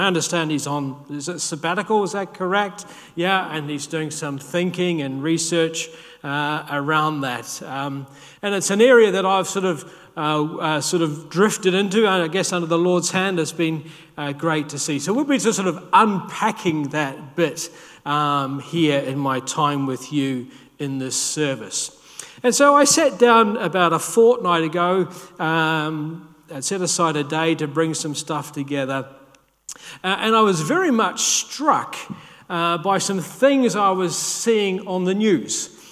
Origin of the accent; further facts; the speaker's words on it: New Zealand; now in United Kingdom; You may guess from my accent, as someone was doing this morning, that I'm not from the UK. In fact, I've been connecting with Andrew there about our roots in New Zealand. And I've been here in the UK about 30 years now.